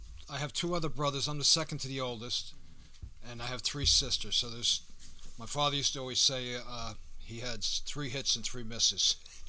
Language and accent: English; Leeds, New York, United States; also born or lived in Catskill; I was born in August 7th, 1955 in Catskill, New York, in the old hospital when it was open back then. And I was raised in Leeds, New York.